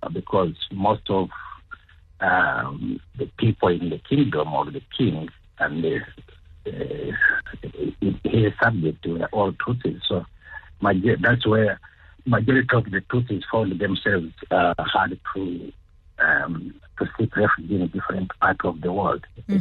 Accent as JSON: {"language": "English", "country": "Rwanda", "tie": "born or raised there", "also_born_or_lived": "Uganda", "said": "Actually, I was not born in Rwanda. I was born in Uganda, but we went back."}